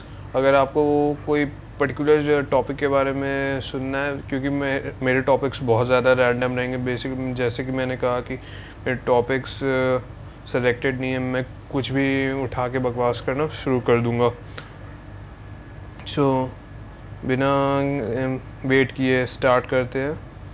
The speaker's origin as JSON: {"language": "Hindi", "town": "Patna", "region": "Bihar", "country": "India", "said": "And in that state I live in the capital of that state. सो मैं पटना से बोलूँ, मैं पटना से हूँ."}